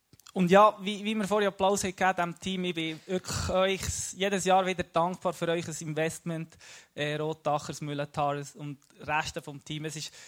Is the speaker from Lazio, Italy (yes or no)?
yes; Rome, Lazio, Italy; now in Switzerland; Aufgewachsen in Rom. Inzwischen aber schon ein Zeitchen in der Schweiz, genau. Darum machen wir das Ganze auf Schweizerdeutsch heute.